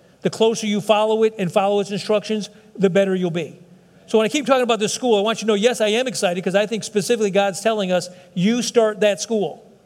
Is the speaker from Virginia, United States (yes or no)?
no; Joliet, Illinois, United States; I was born in Joliet. I'm from Joliet.